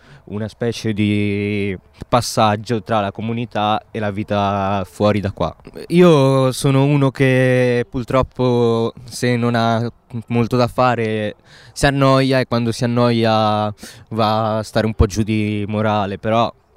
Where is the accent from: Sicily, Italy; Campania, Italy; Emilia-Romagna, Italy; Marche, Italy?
Marche, Italy; accent: slight Roman; ho 16 anni, sono nato e cresciuto nelle Marche, però non so se sentite una... piccola cadenza romana, no?